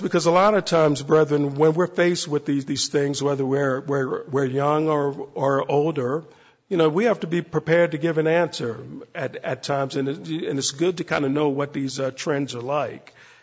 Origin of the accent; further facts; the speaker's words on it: Maryland, United States; You know, growing up in Maryland, I mean, he was a big prospect back in the 80s.